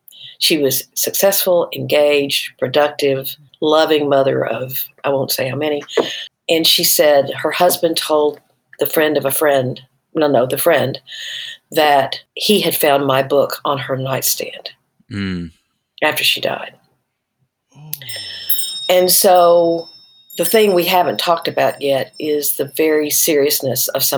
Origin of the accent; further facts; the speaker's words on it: Arkansas, United States; I'm from Arkansas after all, you know?